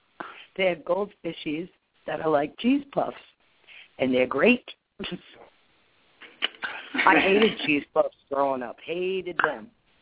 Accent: Tiverton, Rhode Island, United States; Fall River, Mass. Right on the state line. I grew up in Tiverton. All my family was in Fall River.

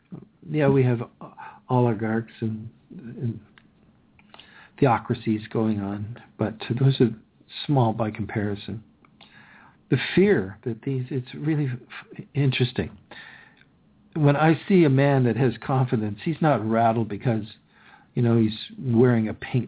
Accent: Canada; We wait and take our turn. We're Canadian.

